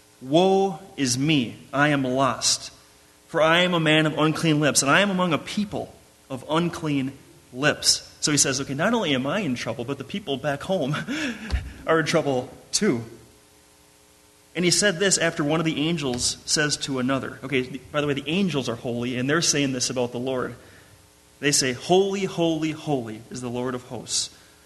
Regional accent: Minnesota, United States; Now, I came from Lake Minnetonka, which is quite possibly one of the most used lakes in all of America.

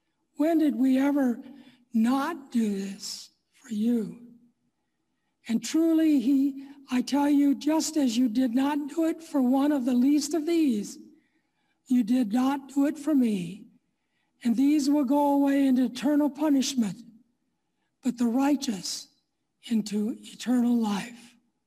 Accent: Platteville, Wisconsin, United States; when I was growing up in the Platteville area. It was in the 1950s.

